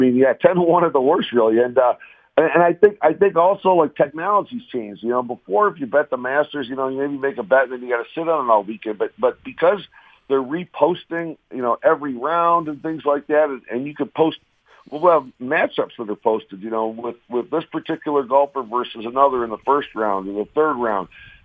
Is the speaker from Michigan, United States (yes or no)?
yes; Detroit, Michigan, United States; now in Las Vegas, United States; maybe it was just growing up in Detroit or something like